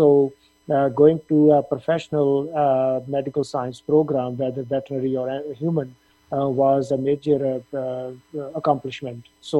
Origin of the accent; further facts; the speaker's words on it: Punjab, India; I grew up in Punjab, India, in a village, and in a very typical agricultural family.